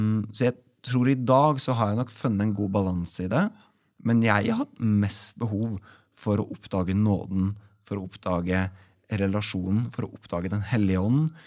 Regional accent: Koppang, Innlandet, Norway; jeg vokste opp på Koppang, og så jeg vokst opp med foreldre som hadde gått, som gikk ut av BCC, altså Brunstad, på tidlig 90-tallet.

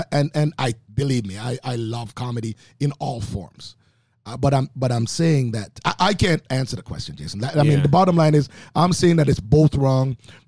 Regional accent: Oakville, Ontario, Canada; also born or lived in Jamaica; coming from Jamaica, growing up in Oakville, I've been able to have like incredible friends for 30, 40, 50 years

